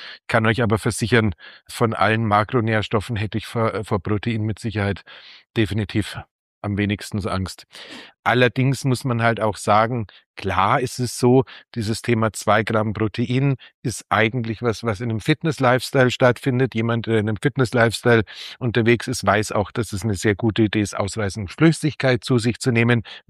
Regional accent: Munich, Bavaria, Germany; wenn ich als Münchner nach Salzburg fahre

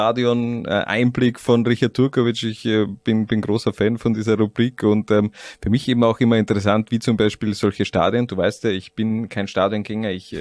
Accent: Lafnitz, Styria, Austria; Ja, ich komme aus der Region, ich weiß, wie es vorher ausgesehen hat in Lafnitz.

